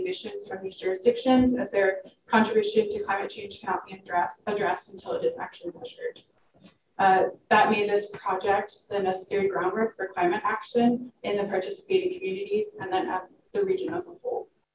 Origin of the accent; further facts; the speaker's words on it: Munster, Indiana, United States; And then, as Kathy said, I'm actually from Munster, so very exciting to be speaking with you here today.